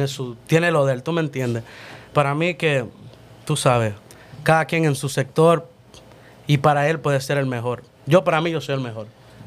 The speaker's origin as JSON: {"language": "Spanish", "country": "Honduras", "tie": "born there", "said": "yo nací en Honduras, mis padres son hondureños y ya, somos catrachos."}